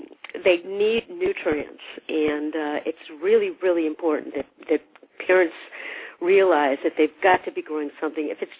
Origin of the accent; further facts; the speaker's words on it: Chicago, Illinois, United States; I'm from Chicago.